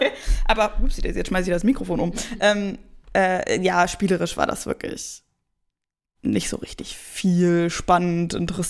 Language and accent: German; Berlin, Germany; ich bin in Berlin, also im Randgebiet Berlin groß geworden.